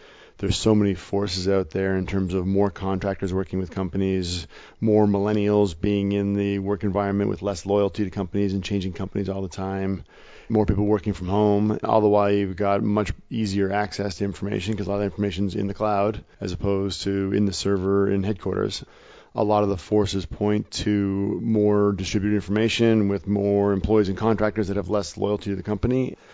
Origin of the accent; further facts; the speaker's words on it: Canada; now in Boston, United States; I'm Canadian. Don't mind the accent, but I live in Boston